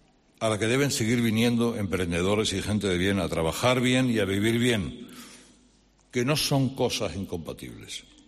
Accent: Catalonia, Spain; also born or lived in Andalusia; podría haber sido catalán. Por aquella Cataluña adorable en la que me crié y a la que hoy casi no reconozco.

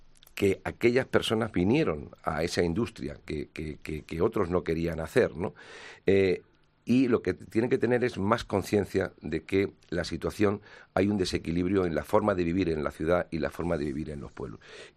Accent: Castilla-La Mancha, Spain; para queso manchego de mi tierra

